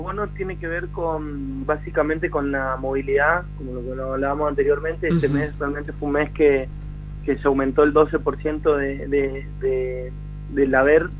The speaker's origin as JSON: {"language": "Spanish", "country": "Argentina", "said": "nos han dejado a nosotros como argentinos"}